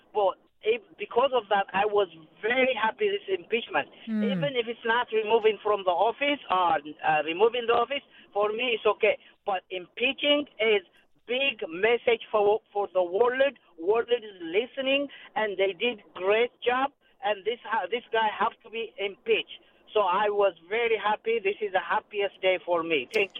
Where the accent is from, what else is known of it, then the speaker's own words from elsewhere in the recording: Ethiopia; English is a second language; I am from Africa, Ethiopia.